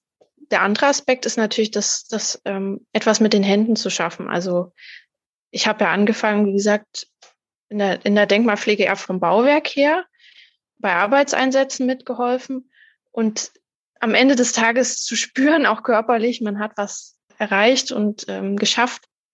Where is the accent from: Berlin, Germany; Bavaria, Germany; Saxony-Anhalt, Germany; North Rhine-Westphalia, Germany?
Saxony-Anhalt, Germany; Halle; Und da war jemand vom Stadtforum Gotha, der eben gefragt hat, wo ich herkomme. Als ich gesagt habe, aus Halle